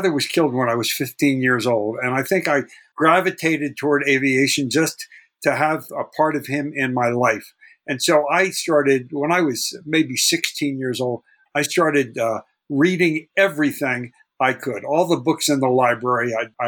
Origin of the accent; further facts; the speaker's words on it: Wilmington, Delaware, United States; And in fact, there's only one city in the entire state, and that's Wilmington. So I grew up in Wilmington, Delaware.